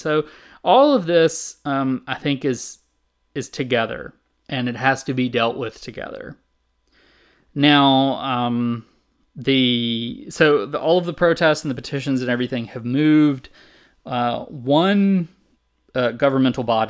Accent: the South, United States; even though I grew up in the South and I've basically always lived in the South

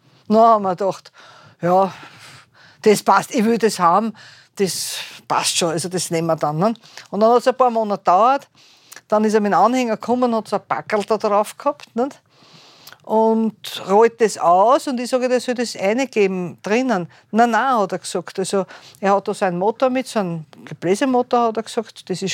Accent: Vienna, Austria; Ich bin in der Gastronomie aufgewachsen, also im Prater eigentlich aufgewachsen.

